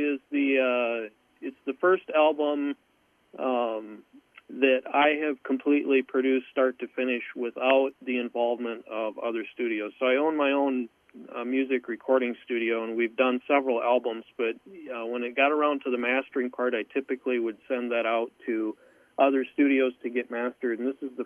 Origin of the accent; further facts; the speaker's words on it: Mankato, Minnesota, United States; Born and raised in Mankato, yep.